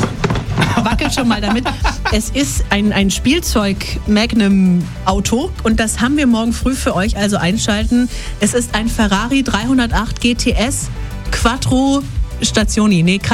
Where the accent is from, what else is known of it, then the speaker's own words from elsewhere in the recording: Bavaria, Germany; Finde ich schwierig, ich bin aus Franken.